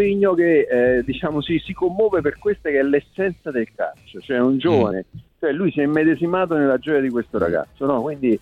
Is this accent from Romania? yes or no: no; Naples, Campania, Italy; io sono napoletano d'origine, eppure, come dire, dialogo, sto usando un eufemismo, con molti della mia città